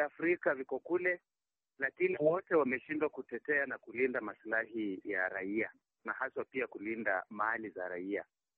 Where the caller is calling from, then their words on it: Busia County, Kenya; natoka jimbo la Busia nchini Kenya